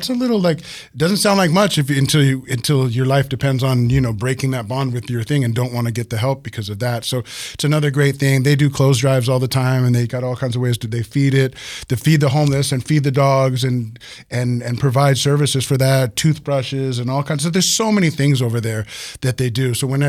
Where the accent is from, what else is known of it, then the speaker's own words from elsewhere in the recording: Hollywood, California, United States; I come from Hollywood, so the bar was kind of high.